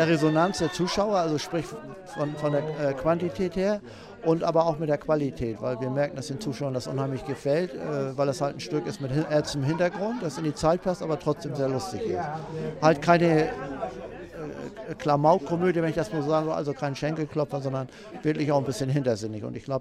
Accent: Schleswig-Holstein, Germany; now in Kiel, Germany; Ich komme zum Beispiel aus Dithmarschen, da hört man doch manchmal raus, dass ich halt aus Dithmarschen bin

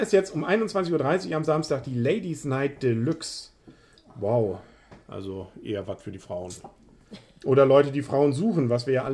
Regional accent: Northern Germany, Germany; Ja, als Norddeutscher kriegt man da ja Hautausschlag automatisch, finde ich.

